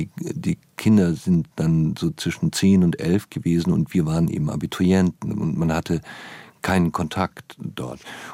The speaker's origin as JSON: {"language": "German", "region": "Baden-Württemberg", "country": "Germany", "tie": "born or raised there", "said": "Also ich bin so auf der Hälfte etwa zwischen Stuttgart und Basel aufgewachsen auf dem Land. Das ist Schwabenland. Man spricht dort so einen alemannischen Dialekt, glaube ich, nennt man das."}